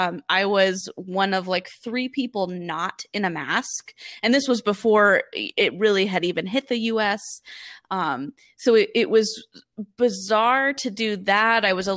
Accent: California, United States; I grew up in California. California is always home for me.

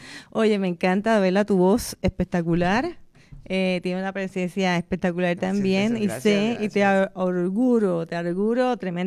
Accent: Puerto Rico; porque somos puertorriqueños.

